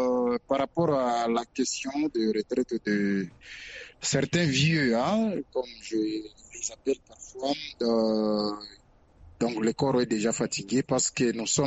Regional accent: DR Congo; ici chez nous en RDC

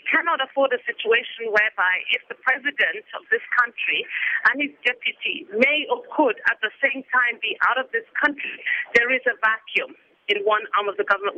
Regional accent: Kenya; But now, as a Kenyan, there's a realization that there's a very great possibility that both the president and his deputy could be away at the same time.

